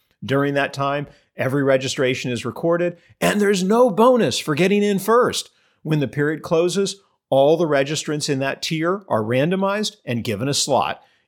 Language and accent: English; California, United States; especially my home state of California, is doing it horribly wrong.